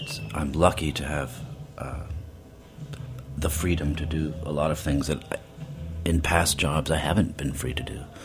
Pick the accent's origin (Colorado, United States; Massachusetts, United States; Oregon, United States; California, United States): Oregon, United States; Portland; I mean, I'm sort of from Portland, Oregon